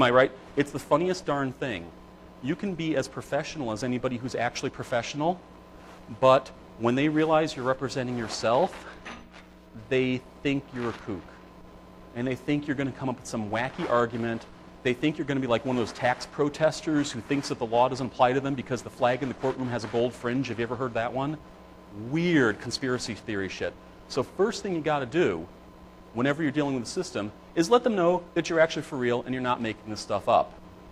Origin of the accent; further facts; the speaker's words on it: Connecticut, United States; I grew up in Connecticut